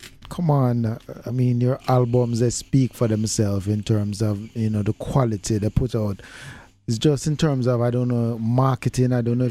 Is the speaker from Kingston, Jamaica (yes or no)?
no; Montego Bay, Saint James, Jamaica; Well, I am from Montego Bay originally too.